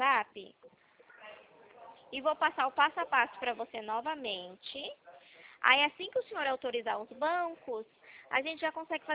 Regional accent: Presidente Prudente, São Paulo, Brazil; sou de Presidente Prudente, interior de São Paulo.

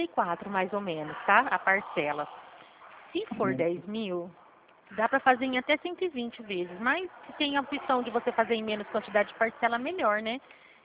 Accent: Presidente Prudente, São Paulo, Brazil; Eu sou do estado de São Paulo, Regional Presidente

